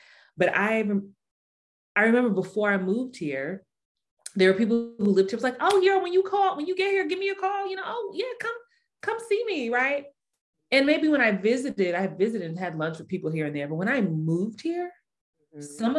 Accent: New York, United States; No, you want to meet for lunch? You want to meet for, look, I'm from New York. I don't do this.

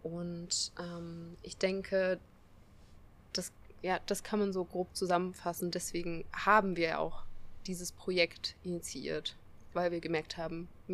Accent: Saxony, Germany; ich bin ja selbst auch in Sachsen aufgewachsen und ich habe sofort gehört, so dieser Dialekt hat so ein Gefühl von Wohligkeit, von Zuhause in mir ausgelöst

